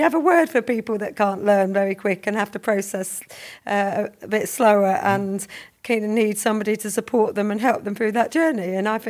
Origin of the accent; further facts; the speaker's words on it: South East England, United Kingdom; I grew up in Kent, you know, white and white, Count of Kent, as I say it, you know, as a mixed race child to a white mother, white siblings, white stepdad, white school friends, white everybody around